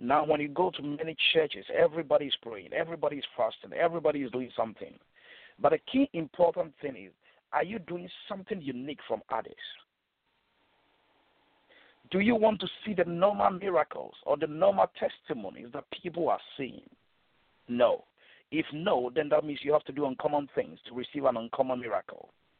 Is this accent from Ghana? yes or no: yes; Ghana; now in United Kingdom; based in the UK. I'm a Ghanaian